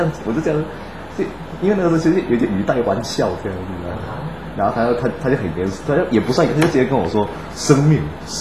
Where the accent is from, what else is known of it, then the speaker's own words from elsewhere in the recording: Taichung, Taiwan; 没有。我是台中人啊